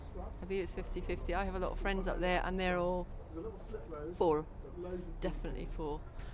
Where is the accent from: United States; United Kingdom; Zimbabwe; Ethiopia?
United Kingdom; we haven't had a revolution because we're British, and maybe we don't do revolution.